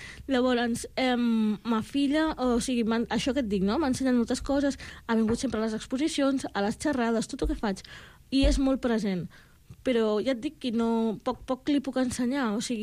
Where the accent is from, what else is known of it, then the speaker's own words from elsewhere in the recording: Catalonia, Spain; tinc els ancestres i tot el pes de l'Àfrica en mi. Però clar, també sóc catalana, supercatalana, la pubilla catalana.